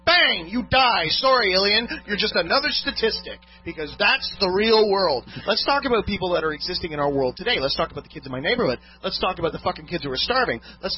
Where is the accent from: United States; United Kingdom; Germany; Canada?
Canada; Oh, wait. I'm Canadian.